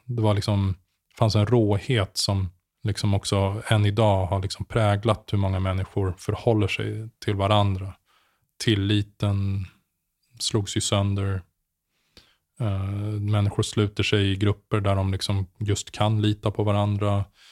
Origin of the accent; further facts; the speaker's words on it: Sweden; Jag kom ju från Sverige, liksom folkhems Sverige, Palmes Sverige, det var det jag hade sett.